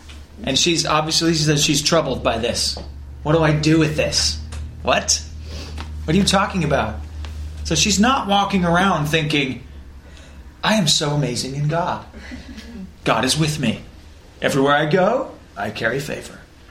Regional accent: Spokane, Washington, United States; You think about, I'm from Spokane. Well, it's not Seattle. Well, it's not Portland.

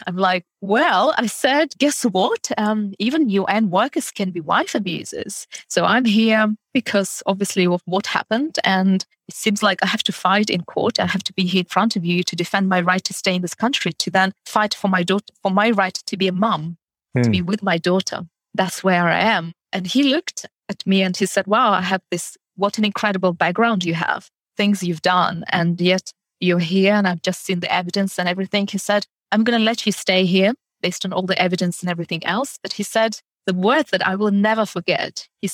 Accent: United Kingdom; being recognized as a British person with the rights that I'm entitled

